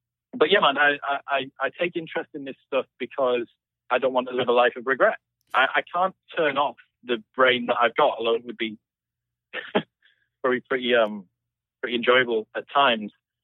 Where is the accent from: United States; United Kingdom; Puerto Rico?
United Kingdom; England; accent: neutral, central or southern; So the place that I'm from is quite working class in the north of the UK, but my accent is much more sort of central or perhaps southern or just neutral. So I sounded different.